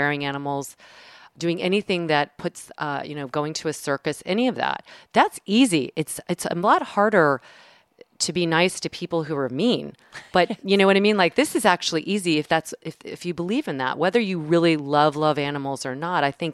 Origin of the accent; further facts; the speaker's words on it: the South, United States; I say it so much because I'm from the South and it's like, Giddy Up.